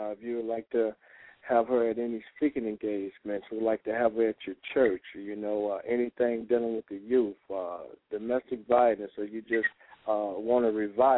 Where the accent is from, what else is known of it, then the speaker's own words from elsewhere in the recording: Detroit, Michigan, United States; "Streets Don't Love You Back," my autobiography, growing up in Detroit.